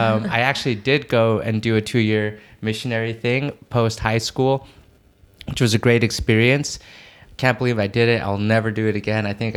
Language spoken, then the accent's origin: English; Utah, United States; But that, like growing up in Utah, you have to take advantage of for reals, like the nature and the beauty of that place.